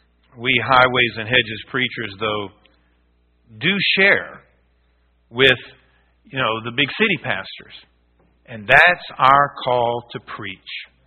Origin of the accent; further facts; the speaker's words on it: Louisiana, United States; born and raised in Louisiana. You can't get much further south than that. Next step is the Gulf of Mexico.